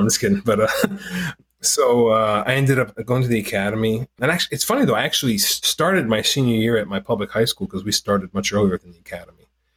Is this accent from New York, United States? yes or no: no; Colorado Springs, Colorado, United States; because I came from Colorado Springs, where I had, you know, spent from eighth grade through junior high school. It was a pretty conservative place.